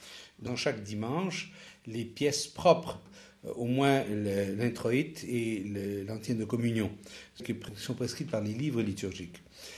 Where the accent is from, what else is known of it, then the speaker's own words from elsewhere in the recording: Canada; moved away as an adult; now in Rome, Italy; J'aurais jamais imaginé, lorsque je suis parti du Canada en 1978, que un jour je serais arrivé à être maître de chapelle